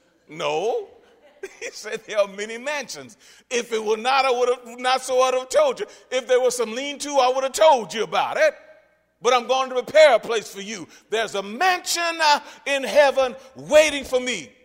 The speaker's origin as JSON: {"language": "English", "region": "Louisiana", "country": "United States", "tie": "born or raised there", "said": "Yeah, I grew up in that in Louisiana. Was right there on the back row of the church."}